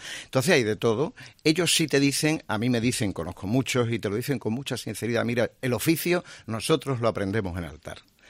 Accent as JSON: {"language": "Spanish", "town": "Seville", "region": "Andalusia", "country": "Spain", "also_born_or_lived": "Madrid", "said": "Yo soy sevillano. He trabajado, como nos pasa a los periodistas y a ti, pues mucho tiempo en Madrid."}